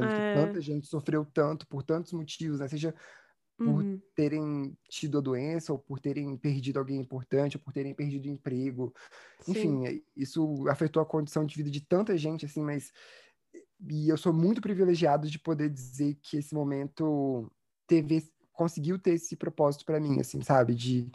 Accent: Campinas, São Paulo, Brazil; born there; veio esse convite de eu vir aqui para Campinas, a casa da minha madrinha, que depois que eu cheguei aqui, eu pensei, falei, cara, que é o lugar onde eu nasci.

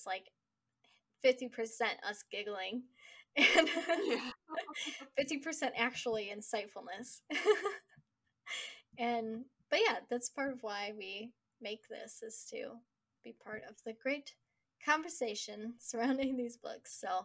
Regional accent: Philippines; I'm from the Philippines.

